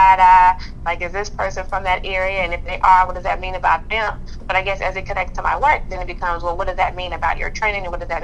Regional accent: Chicago, Illinois, United States; You know, being born and raised in Chicago, I've been exposed to some of the great parts of it, as well as other areas that have a lot less resource.

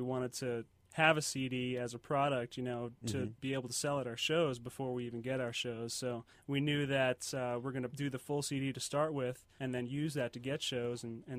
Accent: Stockbridge, Georgia, United States; I'm from Stockbridge.

